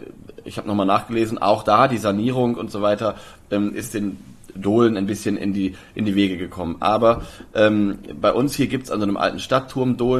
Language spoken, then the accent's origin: German; Lower Saxony, Germany; bei mir in meiner Heimat Osnabrücker Land, Oldenburger Land, Münsterland, Emsland, also diese ganze Streifen so westlich an der holländischen Grenze runter